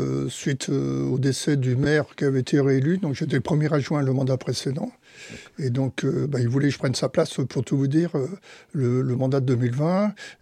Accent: Poitiers, Nouvelle-Aquitaine, France; now in Saint-Savin, France; Même si j'étais de Poitiers, hein, j'ai fait toute ma carrière très longue sur Poitiers

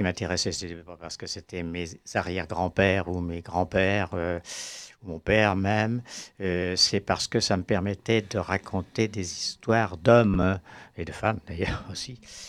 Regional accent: Poitiers, Nouvelle-Aquitaine, France; J'allais dans l'atelier d'écriture à Poitiers, parce que je suis de Poitiers

